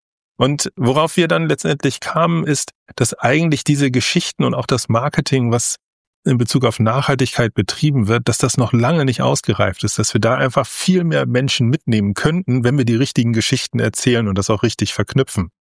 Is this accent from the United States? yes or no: no; Northern Germany, Germany; weil ich komme jetzt aus dem Norden und ich bin mit Windrädern quasi aufgewachsen